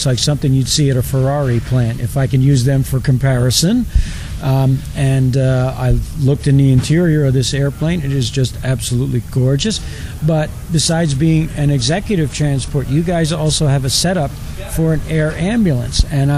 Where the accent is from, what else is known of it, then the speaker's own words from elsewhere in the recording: Pennsylvania, United States; I'm from the Philadelphia area, mm-hmm. so we have a lot of air travel in our area.